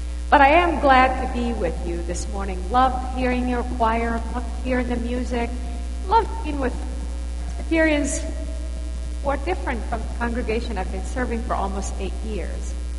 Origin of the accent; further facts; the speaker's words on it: Damascus, Damascus Governorate, Syria; moved away as an adult; now in United States; My parents, my father is Presbyterian, my mother is Catholic. I grew up in Syria. Went to university there and moved to the States to go to seminary. So Syria is my home, as well as the United States.